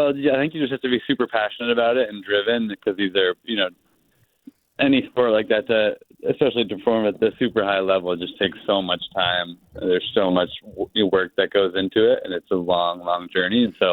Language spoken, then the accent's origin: English; Bethel, Maine, United States; Yeah, so I grew up in Bethel, and actually prior to skiing, my whole family and myself included were super into motocross racing